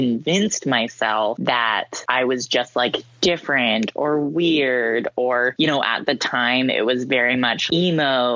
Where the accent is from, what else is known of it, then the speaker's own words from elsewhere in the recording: Victoria, British Columbia, Canada; now in Vancouver, Canada; No, I'm from Vancouver Island, and I like to say that because I don't count the small town in rural British Columbia where I was like an infant child. So Victoria.